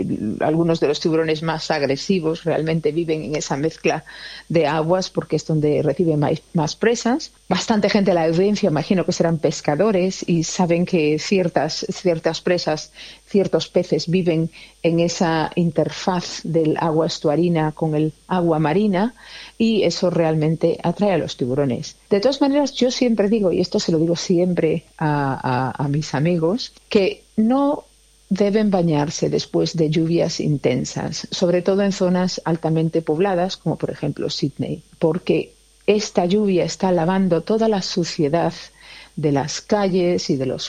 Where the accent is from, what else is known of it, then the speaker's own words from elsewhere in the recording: Galicia, Spain; yo soy española, soy gallega